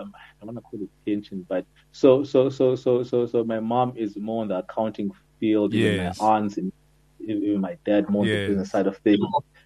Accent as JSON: {"language": "English", "country": "Zimbabwe", "tie": "born or raised there", "said": "You know, growing up in Zimbabwe, generally you do not really encounter as diverse"}